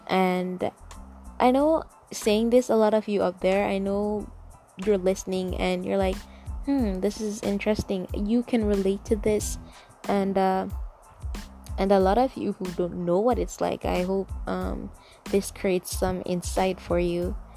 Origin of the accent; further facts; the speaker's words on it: Jamaica; I really want to talk about where I'm from. You know, Jamaica, growing up in Jamaica.